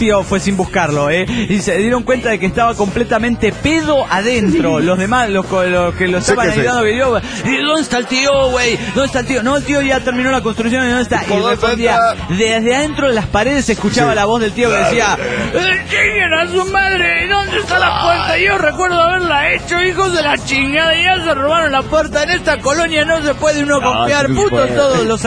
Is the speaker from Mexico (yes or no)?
no; San Rafael, Mendoza, Argentina; de San Rafael, Mendoza, Argentina.